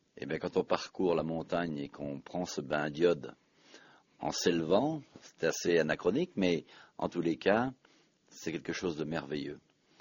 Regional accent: Auvergne-Rhône-Alpes, France; Pourquoi parler de l'huître alors que l'on est savoyard? On n'a pas d'eau salée dans nos lacs.

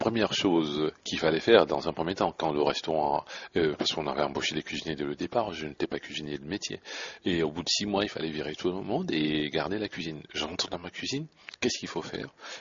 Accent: Cameroon; Je suis un cuisinier d'origine camerounaise. J'ai passé mon enfance au Cameroun. Donc, toute la cuisine que j'ai fait au jour d'aujourd'hui vient de mon ethnie, qui est une ethnie étone des environs de Yaoundé, la capitale du Cameroun.

